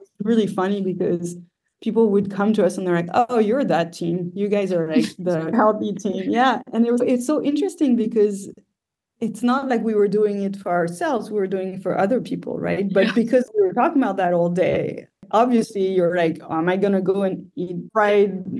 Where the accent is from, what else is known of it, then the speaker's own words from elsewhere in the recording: Versailles, Île-de-France, France; I was born in Versailles, so near Paris, and I grew up near there. So in the west of Paris.